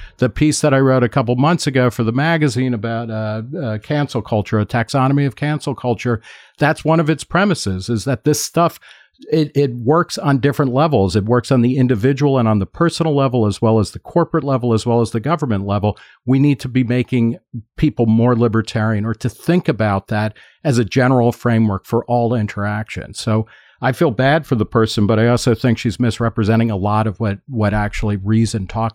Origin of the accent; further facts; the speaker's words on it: New Jersey, United States; and I'm from New Jersey, it's showing